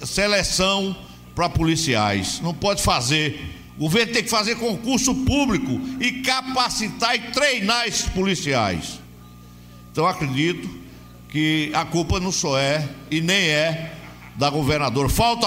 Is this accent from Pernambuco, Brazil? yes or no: yes; Garanhuns, Pernambuco, Brazil; cansei de ver lá na minha cidade de Garanhuns